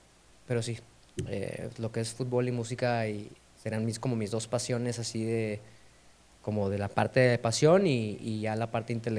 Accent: Guadalajara, Jalisco, Mexico; soy de aquí de Guadalajara, tengo 33 años

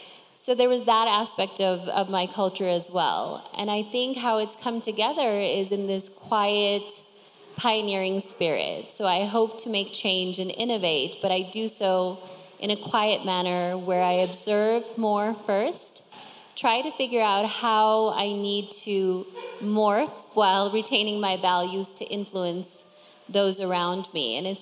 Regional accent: United States; I am American in the sense that I was born there. So I think having grown up in America with the history of the country, there's a very pioneering side of me.

